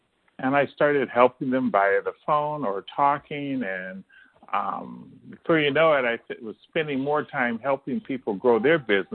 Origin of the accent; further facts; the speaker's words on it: Ohio, United States; also born or lived in Chicago, United States; And I'm originally from Ohio, so I took a job in Ohio to try to bring my family closer to my family and my wife's family, which is still, we're still in Ohio.